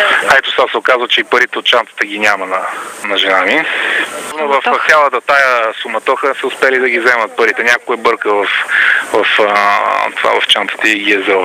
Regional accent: Sofia, Sofia City, Bulgaria; но съм от София.

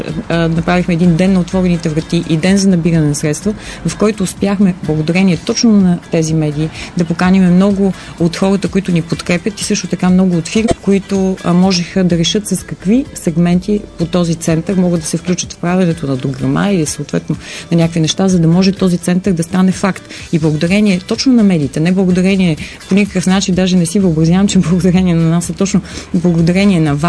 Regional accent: Plovdiv, Plovdiv Province, Bulgaria; аз съм от Пловдив, завършил съм езиковата гимназия в Пловдив, немски език.

